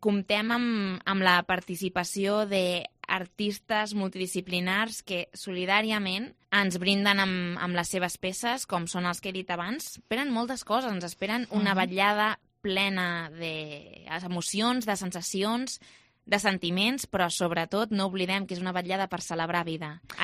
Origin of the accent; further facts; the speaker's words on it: Reus, Catalonia, Spain; jo sóc de Reus